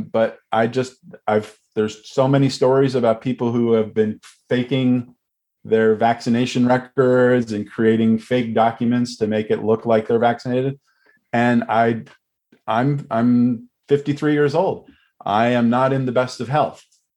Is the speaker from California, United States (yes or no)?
yes; Santa Cruz, California, United States; Growing up in California, specifically where I was living, I always had the opportunity to see a wide variety of movies. Even in Santa Cruz, which has a population less than 100,000 people in the 80s